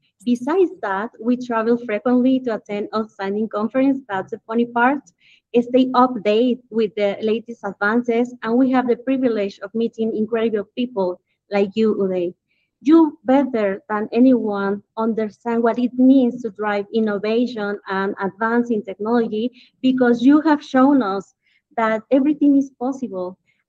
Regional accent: Mexico City, Mexico; I'm ophthalmologist from Mexico City

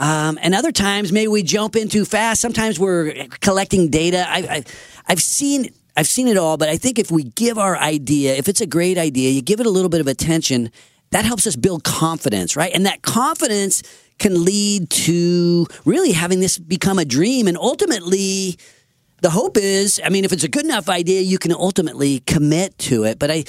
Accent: Sacramento, California, United States; we're all working together for Sacramento, my hometown.

